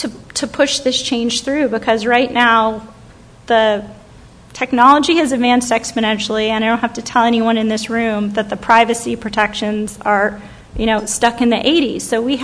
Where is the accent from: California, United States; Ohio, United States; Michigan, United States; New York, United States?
California, United States; Palo Alto; I grew up here in Palo Alto.